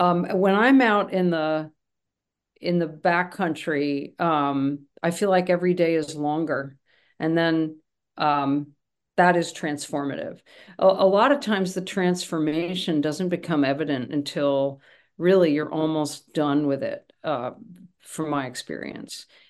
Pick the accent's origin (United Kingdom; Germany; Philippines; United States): United States; New Jersey; I grew up in New Jersey. I live in Connecticut. I'm a Northeasterner